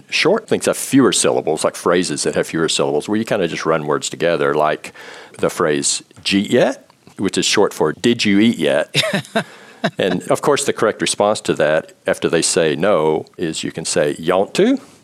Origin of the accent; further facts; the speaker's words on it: Texas, United States; now in Marin, United States; That's right. I grew up in the Texas Panhandle.